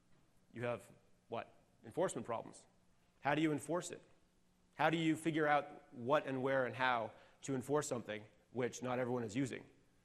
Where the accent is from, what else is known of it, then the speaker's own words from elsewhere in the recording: Connecticut, United States; now in Canada; I'm from Canada. Well, I'm from Connecticut, but I live in Canada.